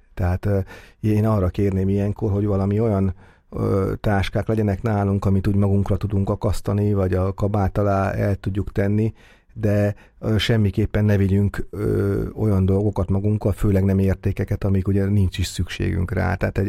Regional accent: Vas, Hungary; én ugye Vas megyéből származom, és ugye ott is több falut érint a mi rokonságunk

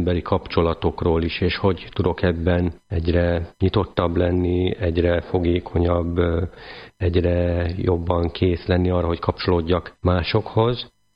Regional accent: Slovakia; moved away as an adult; now in Hungary; Felvidéki származású vagyok. Úgy kerültem Magyarországra több mint 15 évvel ezelőtt, hogy teológiát szerettem volna tanulni.

